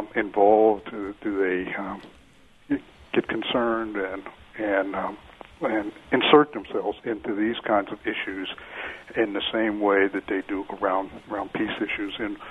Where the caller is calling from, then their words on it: Champaign, Illinois, United States; Yes, I'm calling from Champaign